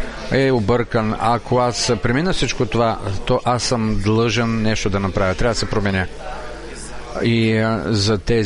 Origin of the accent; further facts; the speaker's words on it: Japan; Аз дойдох от Япония